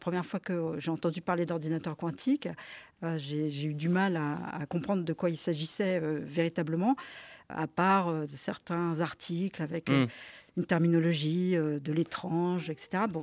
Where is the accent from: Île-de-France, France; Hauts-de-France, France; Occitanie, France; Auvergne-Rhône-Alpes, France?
Hauts-de-France, France; Cambrai; Du nord de la France, de Cambrai.